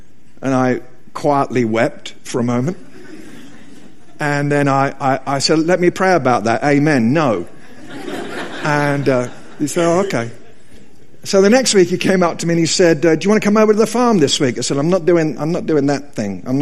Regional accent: England, United Kingdom; I'm from England. We have a summer that lasts 17 minutes.

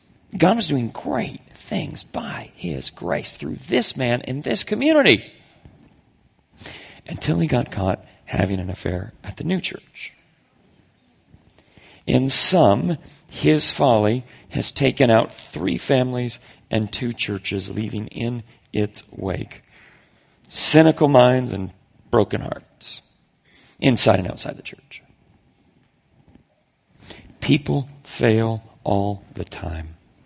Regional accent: Oklahoma, United States; I remember that literally being true for me in my childhood, growing up in Oklahoma.

